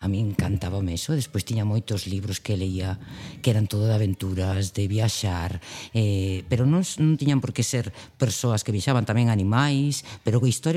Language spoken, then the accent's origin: Galician; Ourense, Galicia, Spain; é un colexio de Ourense, que de onde eu son, é onde eu saín. E inda que pois agora dedico-me a estudiar o mar e voume moi lonxe da miña terra, pero a min encántame volver a Ourense